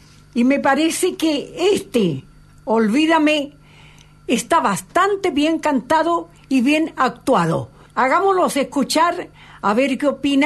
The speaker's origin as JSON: {"language": "Spanish", "country": "Spain", "said": "Ahí llegué un poco a mi tierra, a España, a Madrid"}